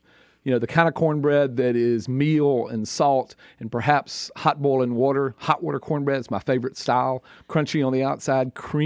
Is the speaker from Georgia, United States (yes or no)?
yes; Georgia, United States; The deeper South, where I grew up in Georgia, where my family's from South Carolina, those definitions work.